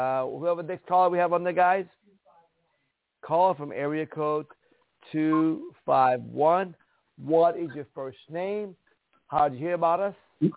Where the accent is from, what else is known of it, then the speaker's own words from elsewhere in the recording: Iran; I'm from Iran, of Jewish family, the minority. He had no freedoms. None of us had freedom there.